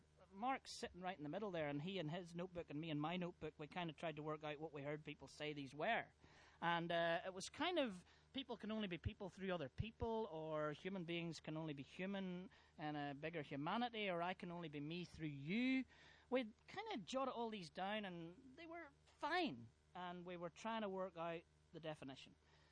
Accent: Northern Ireland, United Kingdom; because we come from Northern Ireland

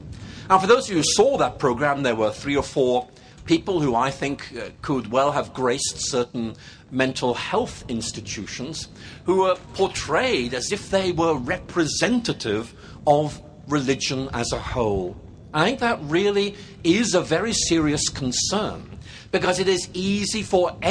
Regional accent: Northern Ireland, United Kingdom; I've lost my accent, but I grew up in Northern Ireland. And growing up in Northern Ireland was a kind of quite exciting thing to do back in the 1960s

